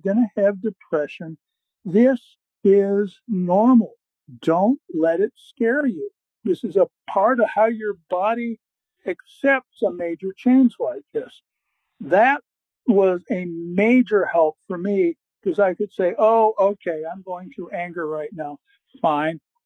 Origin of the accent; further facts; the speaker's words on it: Kohlberg, Wisconsin, United States; from Kohlberg, Wisconsin.